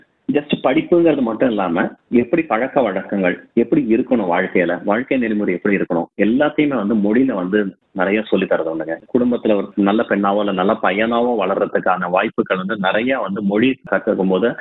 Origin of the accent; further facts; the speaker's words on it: Salem, Tamil Nadu, India; Actually நான் பிறந்து வளர்ந்தது வந்து சேலம்ல தான். நாங்க ரெண்டு பேரும் தமிழ் வந்து பேசுவோம்